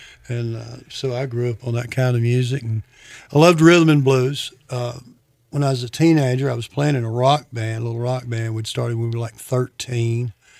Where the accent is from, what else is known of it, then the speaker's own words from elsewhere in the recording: Roxton, Texas, United States; I was born and reared down in northeast Texas, a little town called Roxton. It's about 110 miles northeast of Dallas.